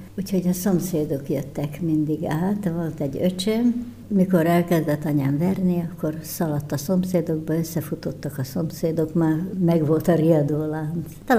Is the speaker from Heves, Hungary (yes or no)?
no; Dorog, Komárom-Esztergom, Hungary; Esztergom mellett dorog.